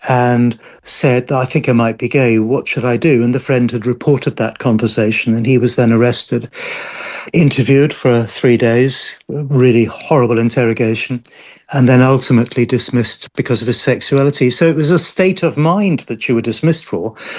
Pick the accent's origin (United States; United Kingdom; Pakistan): United Kingdom; South East England; I grew up on the Isle of Wight, which is like going back to the 1950s, full of charm, but growing up as a gay kid was pretty difficult in the 60s.